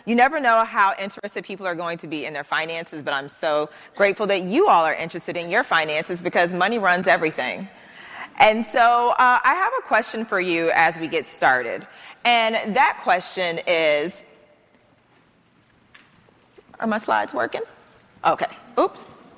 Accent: Charlotte, North Carolina, United States; I'm from Charlotte, North Carolina. I worked at a grocery store called Winn-Dixie in high school. And Winn-Dixie, as southern as it gets.

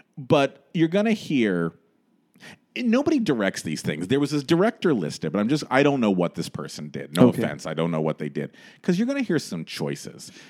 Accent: Los Angeles, California, United States; So, folks, growing up in Los Angeles, let me explain to you what we do out there for theatrical entertainment, just so you understand.

